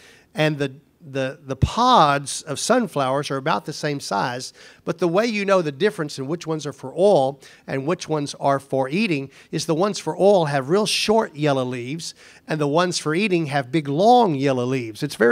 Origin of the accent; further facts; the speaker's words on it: Texas, United States; You remember I came from the Ellis County area, and there they planted crops.